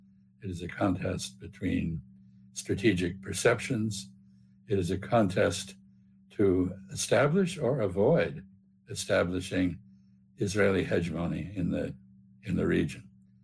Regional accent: Bahamas; Actually, I grew up in the Bahamas. I knew lots of octopuses, and they were generally very gentle, not ferocious.

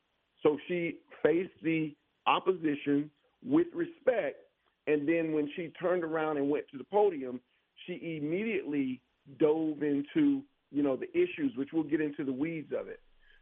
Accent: Raleigh, North Carolina, United States; so I'm from Raleigh, North Carolina. I'm born in the city of Raleigh

